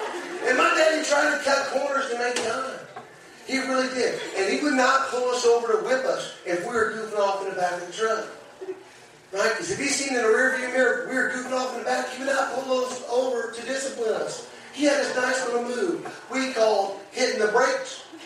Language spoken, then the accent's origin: English; Kentucky, United States; I'm actually one of nine kids. We're from Kentucky. I'm one of nine kids.